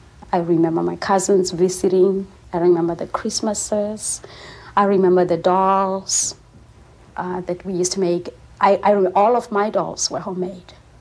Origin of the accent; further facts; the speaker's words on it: South Africa; born there; first language Sotho; English is a second language; moved away as an adult; I was born in South Africa, in a place called Mahwile Rain.